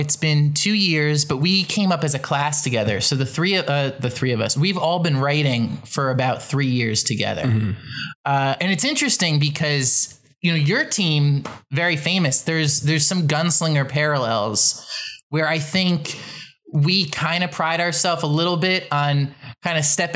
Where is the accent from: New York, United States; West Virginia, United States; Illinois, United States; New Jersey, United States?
New Jersey, United States; All right, I'll pull back the veil. I'm a New Jersey guy.